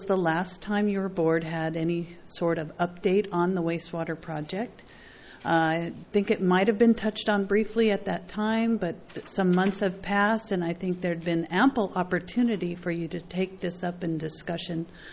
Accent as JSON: {"language": "English", "town": "Los Osos", "region": "California", "country": "United States", "said": "from Los Osos."}